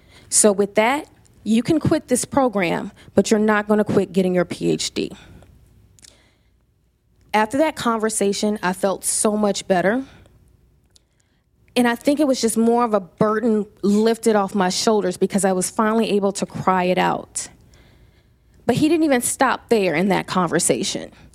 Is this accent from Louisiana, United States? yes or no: yes; Louisiana, United States; But I am from Louisiana. I am a Southern debutante.